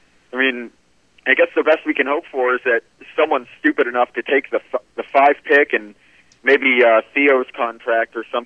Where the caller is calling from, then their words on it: Anchorage, Alaska, United States; I'm actually calling from Anchorage, Alaska. Listening on the internet, obviously